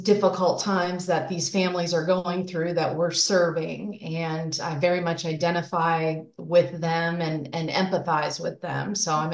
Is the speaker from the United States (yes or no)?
yes; Midwest, United States; So, initially, I grew up in the Midwest, but I've been here for close to 20 years now.